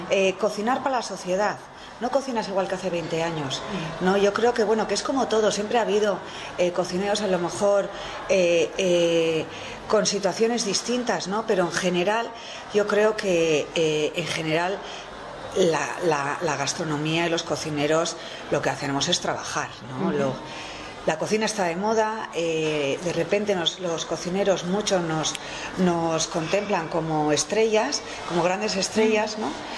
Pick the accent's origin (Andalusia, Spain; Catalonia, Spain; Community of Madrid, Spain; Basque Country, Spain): Basque Country, Spain; San Sebastián; born there; Bueno, yo tengo la suerte que yo nací en San Sebastián.